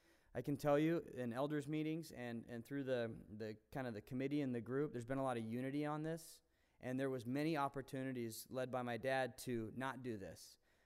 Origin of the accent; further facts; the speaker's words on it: California, United States; also born or lived in Americus, Georgia; I was born in Americus, Georgia, in 1977. The reason I grew up in Southern California is because the church was founded out here in 1978.